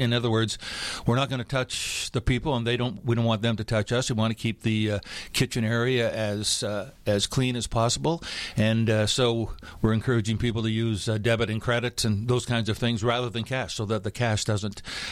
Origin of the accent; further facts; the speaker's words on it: Calgary, Alberta, Canada; I grew up in Calgary, and that's big ranching country around there.